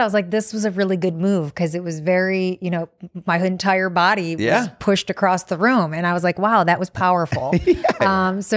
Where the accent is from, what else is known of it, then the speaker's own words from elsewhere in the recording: Detroit, Michigan, United States; I'm from Detroit, a couple.